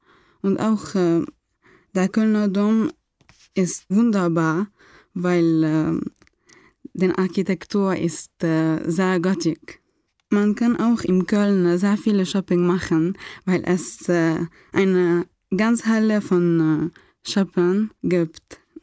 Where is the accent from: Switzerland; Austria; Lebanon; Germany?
Lebanon; German is a second language; Ich komme aus dem Libanon und bin im dem Jahr 1999 geboren. Ich wohne in der Hauptstadt Beirut.